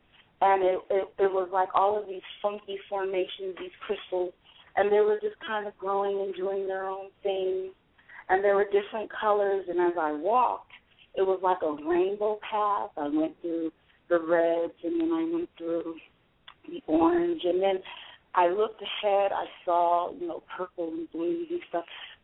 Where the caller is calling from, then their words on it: Desert Hot Springs, California, United States; I'm calling from Desert Hot Springs, California.